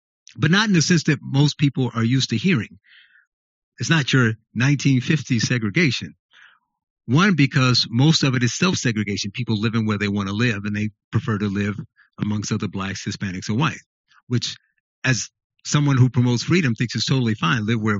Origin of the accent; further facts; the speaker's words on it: Chicago, Illinois, United States; I'm a Chicagoan, they're Chicagoans, but it's happening in their Chicago and not my Chicago.